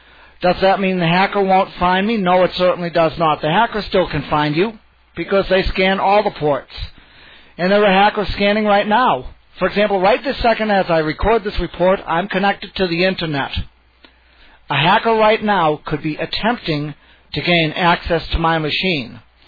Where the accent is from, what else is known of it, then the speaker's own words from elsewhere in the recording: Sacramento, California, United States; with my segment for this week, and I'm from Sacramento, California.